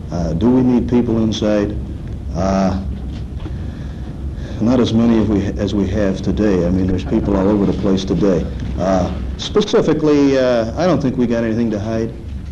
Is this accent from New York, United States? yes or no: yes; Attica, New York, United States; also born or lived in Buffalo; I was born in Buffalo. I was educated at Attica High School.